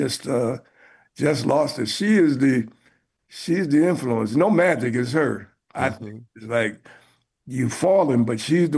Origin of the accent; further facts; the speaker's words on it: New York City, New York, United States; born there; And so baseball, and then I was born near the Polo Grounds.